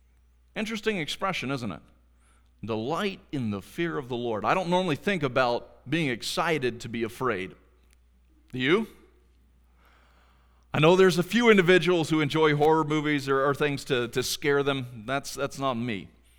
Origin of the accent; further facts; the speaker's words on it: United States; I'm going to expose myself and admit that I'm American because I grew up with every one Mississippi, it's a mile away.